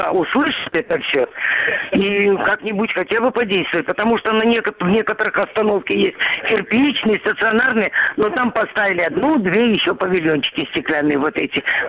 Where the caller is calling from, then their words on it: Sevastopol, Ukraine; Я звоню из Севастополя.